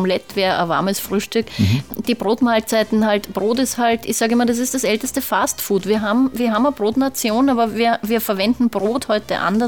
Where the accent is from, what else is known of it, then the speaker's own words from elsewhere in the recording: Salzburg, Austria; now in Vienna, Austria; Ich bin ursprünglich aus Salzburg.